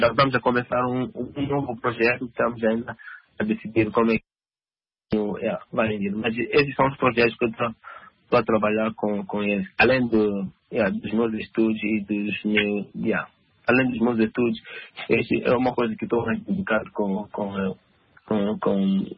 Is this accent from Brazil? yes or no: no; Mozambique; moved away as an adult; now in Helsinki, Finland; Eu e o Nelo e Cicildo, Cicildo, somos moçambicanos. Eu estou vivendo aqui em Helsinki